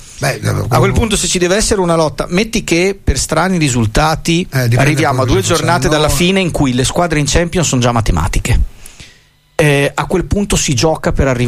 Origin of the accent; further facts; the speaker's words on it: Bologna, Emilia-Romagna, Italy; allora io ad esempio sono un bolognese che non sento praticamente alcuna rivalità col Modena.